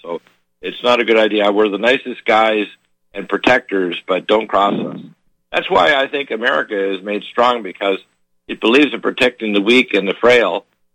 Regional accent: Canada; also born or lived in Detroit, United States; And because I'm a dual citizen, I was born in Detroit, but in the first 20-some years of my life, I lived in Canada and practiced there.

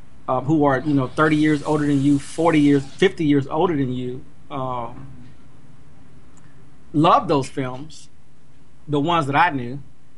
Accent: United States; growing up in America, you're told this story.

